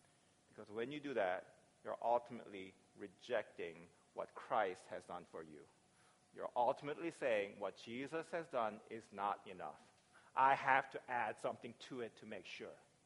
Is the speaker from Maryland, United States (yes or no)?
no; Virginia, United States; I came to Washington, a state I've never been to because I grew up in Virginia, East Coast, right?